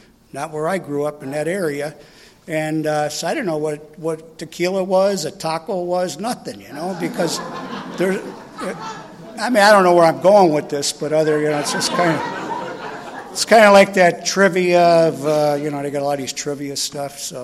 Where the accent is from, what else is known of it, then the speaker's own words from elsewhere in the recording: New York, United States; Let me tell you, I grew up in New York, and there's a lot of New Yorkers here.